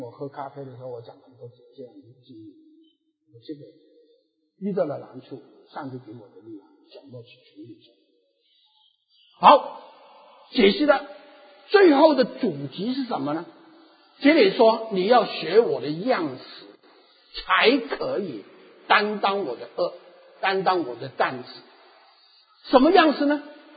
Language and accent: Chinese; Guangdong, China; Chinese is a second language; 我说我广东人讲普通话真的了不起的啊